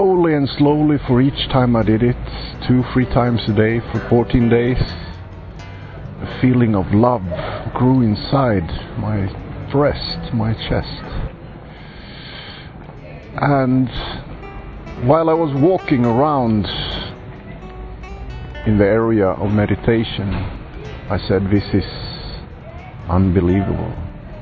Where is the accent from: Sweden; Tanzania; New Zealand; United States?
Sweden; I'm from Sweden.